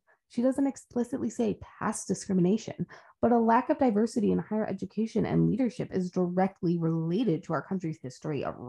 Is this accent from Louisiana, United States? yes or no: no; Washington, United States; As someone from Washington, I gotta say being born in California was kind of your own fault.